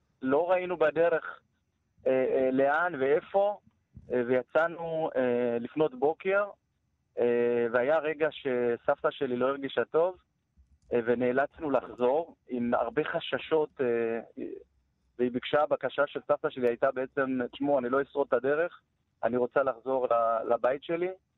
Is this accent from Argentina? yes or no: no; Ethiopia; now in Haifa, Israel; אני תושב קריית חיים חיפה, עליתי מאתיופיה בשנת 1984, ואם אנחנו הולכים קצת אחורה, תחילת 1970 ככה, כילד, כמובן החלום לירושלים והכיסופים הוא חלק מהווי של החיים באתיופיה.